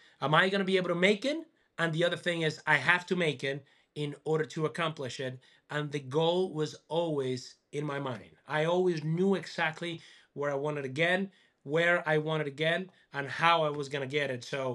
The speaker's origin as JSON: {"language": "English", "country": "Venezuela", "lives_now": "Boise, United States", "said": "So we get to Boise. We're coming from Venezuela. We're getting there and it's windy."}